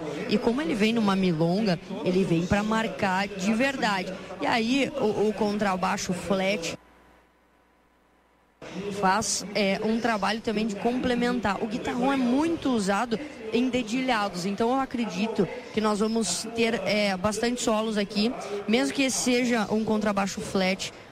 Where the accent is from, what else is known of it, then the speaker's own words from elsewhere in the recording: Palmeira das Missões, Rio Grande do Sul, Brazil; minha terra natal, Palmeira das Missões, bom festival.